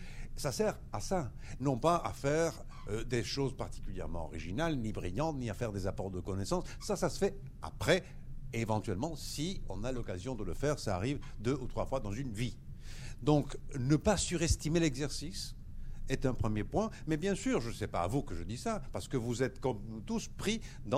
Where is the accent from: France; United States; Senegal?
United States; Parce que je suis américain et je ne suis pas né aux États-Unis.